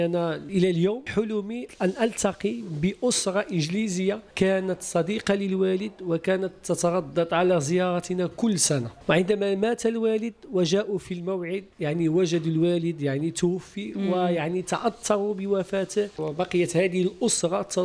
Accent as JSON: {"language": "Arabic", "town": "Tangier", "region": "Tanger-Tetouan-Al Hoceima", "country": "Morocco", "tie": "born or raised there", "said": "ولدت وتعرفت في مدينة طنجة، بالضبط بزنقة سيناغو والتي تعرف حاليا بشارع ابن الأبار."}